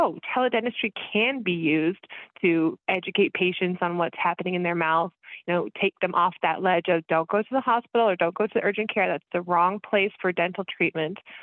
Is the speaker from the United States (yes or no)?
yes; Kansas City, Missouri, United States; I am from Kansas City, so go Chiefs.